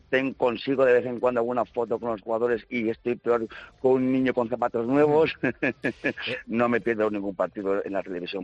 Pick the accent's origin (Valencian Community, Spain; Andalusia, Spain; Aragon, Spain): Valencian Community, Spain; Novelda; Yo soy de Novelda, Alicante